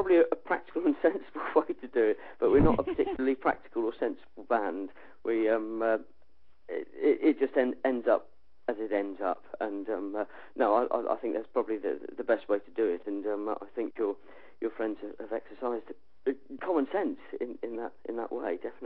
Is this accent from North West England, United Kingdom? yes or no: no; South West England, United Kingdom; We come from Somerset in the southwest